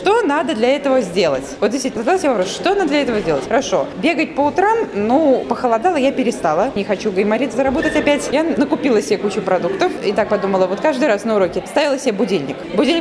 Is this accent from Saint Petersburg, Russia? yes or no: yes; Saint Petersburg, Russia; now in Veliky Novgorod, Russia; Я из Петербурга.